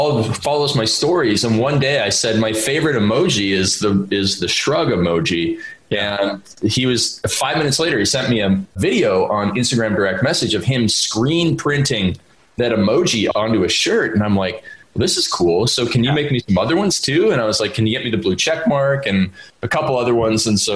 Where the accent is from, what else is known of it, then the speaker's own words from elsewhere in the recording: Canada; accent: Canadian; nobody could understand what I was saying with my Canadian accent.